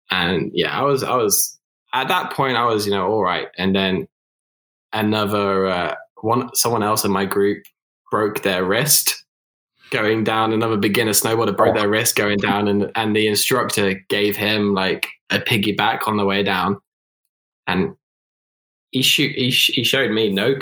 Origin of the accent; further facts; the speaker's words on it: Germany; I grew up in Germany.